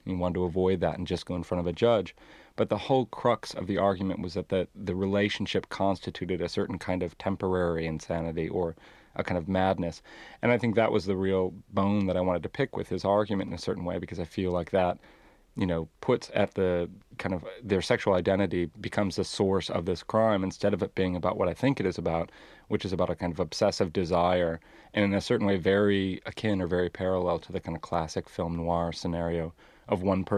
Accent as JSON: {"language": "English", "town": "Chicago", "region": "Illinois", "country": "United States", "tie": "born or raised there", "said": "I grew up in Chicago. I'm the youngest of 13 kids."}